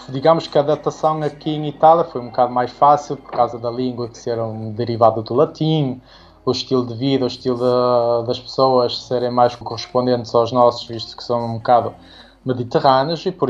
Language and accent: Portuguese; Barcelos, Norte, Portugal; moved away; obrigado pela oportunidade de falar com a Rádio Barcelos, principalmente porque é a rádio da minha terrinha, digamos.